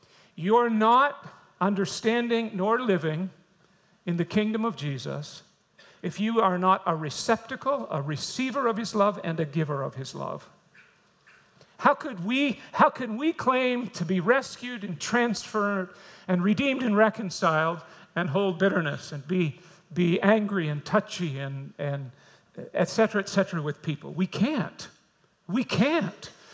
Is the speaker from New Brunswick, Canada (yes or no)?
yes; New Brunswick, Canada; I'm a New Brunswick boy. I grew up in the Holy Land. The other Holy Land